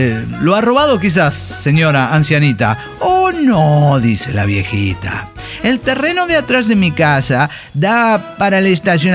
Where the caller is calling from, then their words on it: Salta, Argentina; de Salta, Argentina.